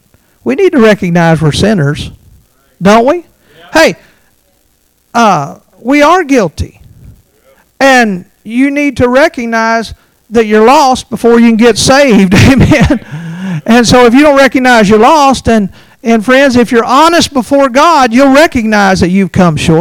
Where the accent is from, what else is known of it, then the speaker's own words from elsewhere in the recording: Kentucky, United States; Yeah, I'm from Kentucky.